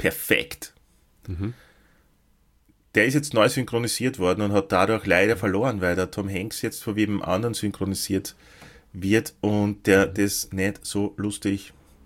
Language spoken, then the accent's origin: German; Lower Austria, Austria; in dem Ort, wo ich aufgewachsen bin, natürlich keine gegeben, sondern im nächstgrößeren, in Krems